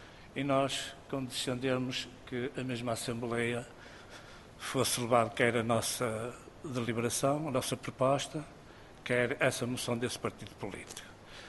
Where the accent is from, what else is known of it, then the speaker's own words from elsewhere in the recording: Senhora da Hora, Porto, Portugal; Só quero acrescentar que eu sou da Senhora da Hora, estou aqui mesmo